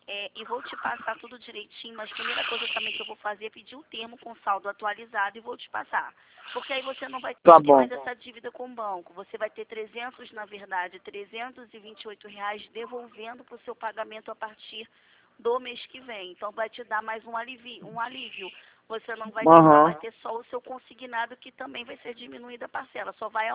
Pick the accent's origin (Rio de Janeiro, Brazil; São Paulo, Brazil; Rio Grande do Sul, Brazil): Rio de Janeiro, Brazil; eu sou do Rio, né?